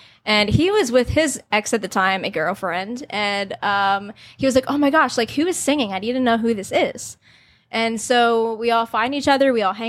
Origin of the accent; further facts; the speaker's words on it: Maryland, United States; So I said I was from Maryland.